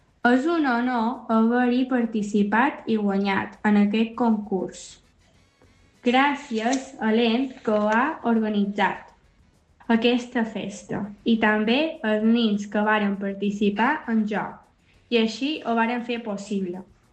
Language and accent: Catalan; Llubí, Balearic Islands, Spain; de Camp Fiolet. De Llubí. Tenc 11 anys.